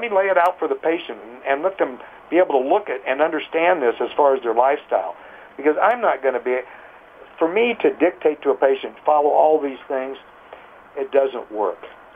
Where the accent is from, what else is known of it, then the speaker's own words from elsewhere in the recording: Midwest, United States; I'm from the Midwest, but here's been my experience here.